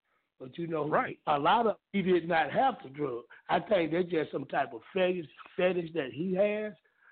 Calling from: Jonesboro, United States; Hey, Frank, this is … from Jonesboro.

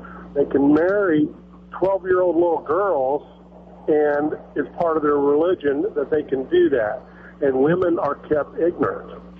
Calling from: Waynesville, United States; from Waynesville.

